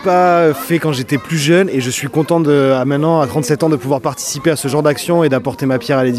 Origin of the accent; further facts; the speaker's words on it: Bordeaux, Nouvelle-Aquitaine, France; J'ai 37 ans et je viens de Bordeaux.